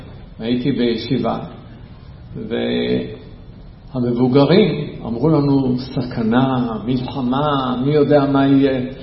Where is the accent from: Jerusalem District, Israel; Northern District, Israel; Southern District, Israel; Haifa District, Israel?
Jerusalem District, Israel; Jerusalem; זאת הייתה ירושלים שגדלנו בה